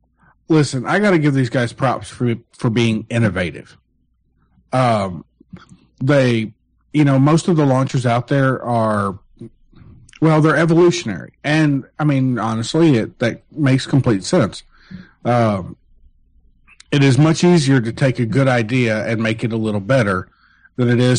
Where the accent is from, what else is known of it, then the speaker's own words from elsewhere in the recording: Toledo, Ohio, United States; I'm from Toledo and famous.